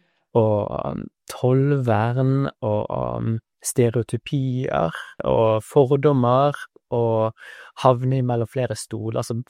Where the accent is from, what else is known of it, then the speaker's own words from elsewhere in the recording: Bergen, Vestland, Norway; jeg er bergenser, men jeg kom fra Oslo da, universitetet i Oslo.